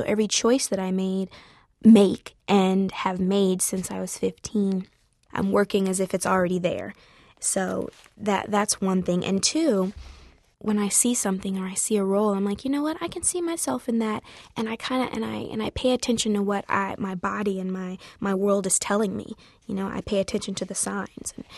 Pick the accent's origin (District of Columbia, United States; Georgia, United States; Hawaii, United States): Georgia, United States; Atlanta; I was raised in Atlanta, Georgia, and there are things that are stuck with me that I will never do because my mom or dad will come at me through the phone.